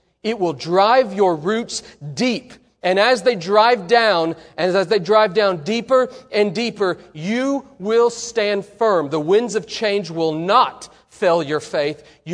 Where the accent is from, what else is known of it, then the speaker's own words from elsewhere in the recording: Oklahoma, United States; Now, I grew up in Oklahoma. The soil is not good in Oklahoma.